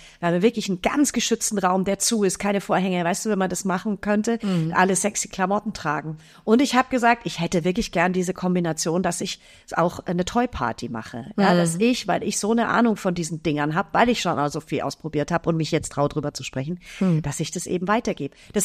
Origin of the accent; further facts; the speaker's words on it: Eichenau, Bavaria, Germany; Ich komme auch aus Hinterkruxelhausen. Ich meine, ich komme aus Fürstenfeldbruck. Ich sag's immer, damit es ein bisschen cooler klingt, Fürstenfeldbrooklyn. Ja, ich bin aber aufgewachsen in Eichenau, das ist der Nebenort. Also es sind wirklich ein Mini-Ort.